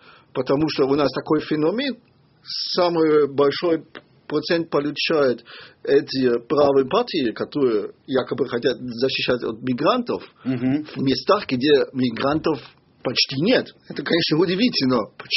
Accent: East Germany, Germany; у нас нет в ГДР бы такой привязанности в партию

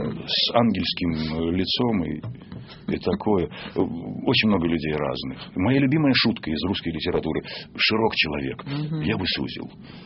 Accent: Belarus; Я из Белоруссии сам. Мама моя говорила с акцентом белорусским.

